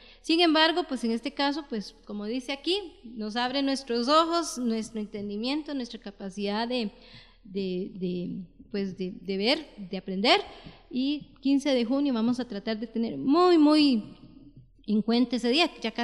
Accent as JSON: {"language": "Spanish", "region": "San José", "country": "Costa Rica", "tie": "born there", "said": "yo nací en San José, soy de provincia, no soy de áreas rurales ni nada por el estilo."}